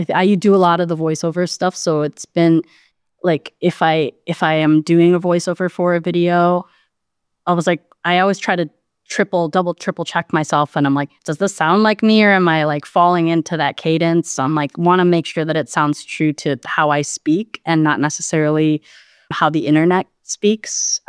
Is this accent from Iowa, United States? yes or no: no; Chicago, Illinois, United States; I'm originally from Chicago, and every time I go back to Chicago, I've really been trying to take the time to see it in a different way that maybe I haven't when I was growing up.